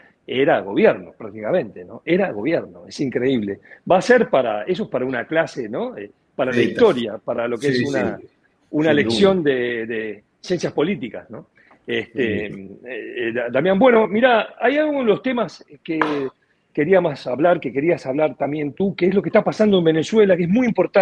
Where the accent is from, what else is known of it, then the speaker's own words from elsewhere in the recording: Uruguay; yo como uruguayo no me deja de sorprender.